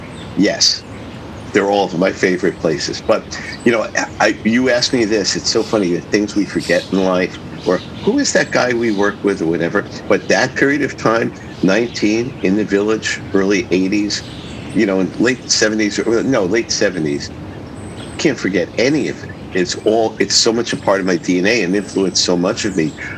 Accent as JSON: {"language": "English", "town": "Brooklyn", "region": "New York", "country": "United States", "tie": "born or raised there", "said": "Yeah, you know, born and raised in Brooklyn, and very quickly, I high school, poly prep in Brooklyn"}